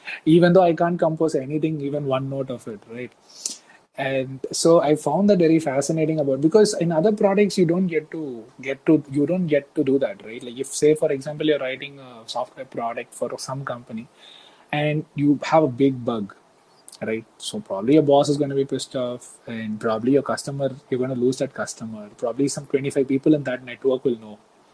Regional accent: India; now in United States; hey, I'm from India

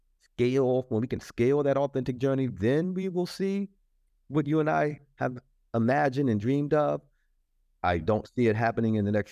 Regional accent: Charlottesville, Virginia, United States; I'm from Charlottesville, Virginia. We have folks talk about those statues for generations.

